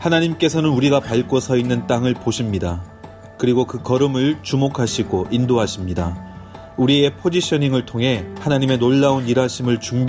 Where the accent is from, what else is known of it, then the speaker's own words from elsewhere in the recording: South Korea; 한국에서 태어나고 또 살아가면서 가장 많이 듣게 되는 말 중에 하나가 줄을 잘 서야 된다라고 하는 그런 이제 말입니다.